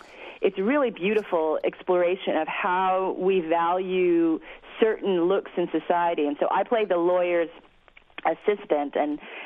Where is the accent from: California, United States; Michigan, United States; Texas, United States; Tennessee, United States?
California, United States; San Francisco; I grew up in San Francisco during that time, and Harvey Milk, when I was a child, was one of my big heroes